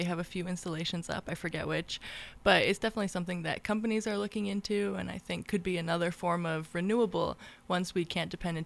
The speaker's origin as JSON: {"language": "English", "region": "California", "country": "United States", "tie": "born or raised there", "said": "In California also, yeah."}